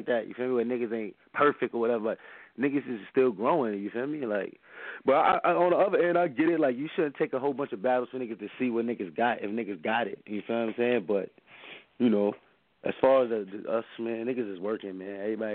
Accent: Harlem, New York, United States; And I'm from Harlem, so it's like, come on, like, that's all Harlem based, you feel me?

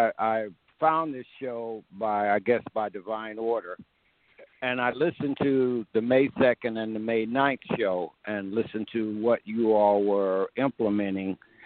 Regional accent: Chicago, Illinois, United States; now in Georgia, United States; And this has been a thing because I was raised in Chicago. I retired from FedEx. I'm 69. And this has become a way of life. I worked my last 10 years down here in Georgia, transferred from Chicago.

